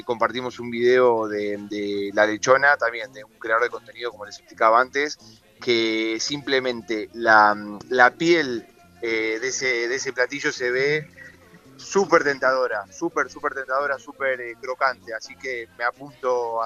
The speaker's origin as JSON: {"language": "Spanish", "country": "Argentina", "said": "yo siendo de Argentina, nosotros también tenemos en el norte de Argentina, en nuestra frontera con Bolivia"}